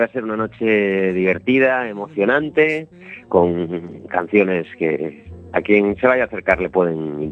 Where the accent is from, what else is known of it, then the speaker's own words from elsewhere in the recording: A Coruña, Galicia, Spain; now in Madrid, Spain; Yo nací en Coruña, soy de Coruña.